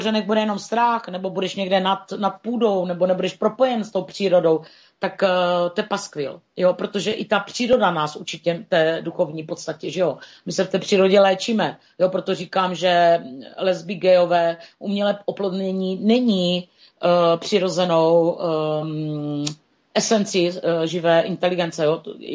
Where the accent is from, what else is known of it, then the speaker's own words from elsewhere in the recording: Moravia, Czechia; já jsem z Moravy, tak prostě ho piju a dávám si ho